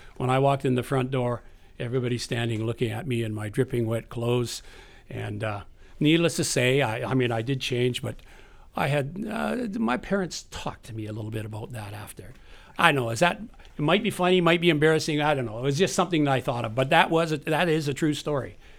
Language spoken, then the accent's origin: English; Prince Rupert, British Columbia, Canada; But anyhow, I grew up in Prince Rupert. Prince Rupert is a town up north.